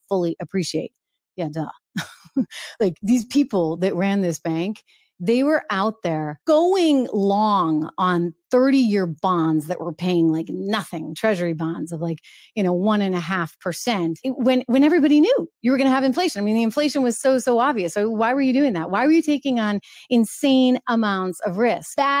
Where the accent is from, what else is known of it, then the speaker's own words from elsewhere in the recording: New Hampshire, United States; Born and raised, former Miss New Hampshire, by the way, born and raised in New Hampshire, a great place.